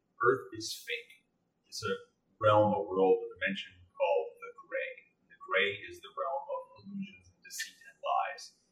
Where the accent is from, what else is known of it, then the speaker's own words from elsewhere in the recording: Detroit, Michigan, United States; I still know … from Detroit